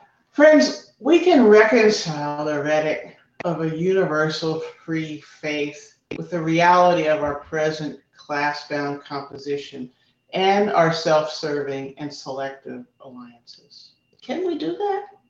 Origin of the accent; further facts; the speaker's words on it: East Coast, United States; because I'm from the East Coast, and the first question I ask someone is, what do you do?